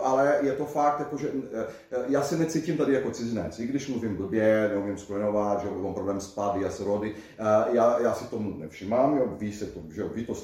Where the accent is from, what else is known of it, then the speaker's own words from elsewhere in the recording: Brazil; Czech is a second language; moved away as an adult; also born or lived in New York, United States / Florida, United States; now in Czech Republic; odjel jsem z Brazílie, když bylo mě 19, je mi 55 skoro. Takže drtivá většina svého života jsem stravil někde jinde. První 7 let to bylo v Americe, v New Yorku a na Floridě. A pak v roce už 97 jsem přijel do Česka.